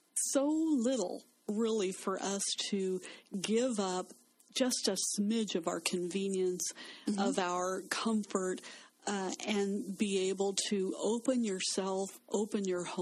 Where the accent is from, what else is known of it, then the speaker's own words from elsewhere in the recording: Florida, United States; I grew up in Florida where they didn't have real trees. They had scrub pines.